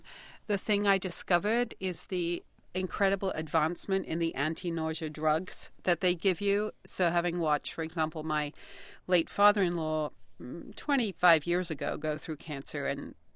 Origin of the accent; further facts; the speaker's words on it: India; I'm a massive tea drinker. And tea I'm Indian. I like to drink good tea.